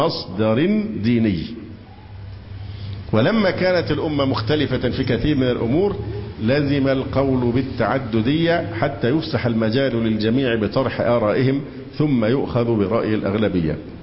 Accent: Egypt; انت عارف ده لو عندنا في مصر ليبرالي ويطلع يقول كده انت عارف مين اللي هيمزقه إربا؟

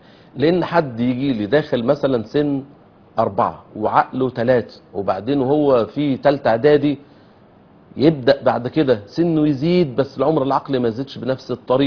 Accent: Egypt; ده تعليم، نوع تعليم معين تحت اشراف الازهر الشريف عندنا في مصر، تعليم ديني يعني.

